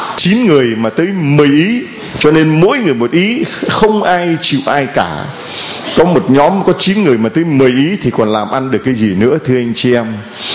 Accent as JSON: {"language": "Vietnamese", "region": "Southern Vietnam", "country": "Vietnam", "tie": "born there", "said": "chúng tôi là Bắc di cư mà. Mặc dù sinh ở miền Nam nhưng mà gốc bố mẹ vẫn miền Bắc đi vô đây, còn tôi thì sinh ở miền Nam."}